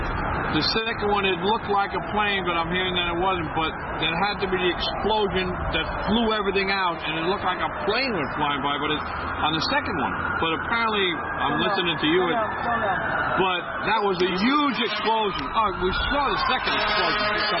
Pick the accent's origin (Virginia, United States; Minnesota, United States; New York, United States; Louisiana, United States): New York, United States; Manhattan; From Manhattan.